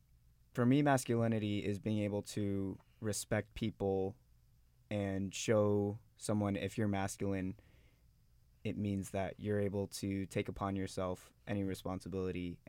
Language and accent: English; Thousand Oaks, California, United States; I'm from Thousand Oaks, so just up the hill.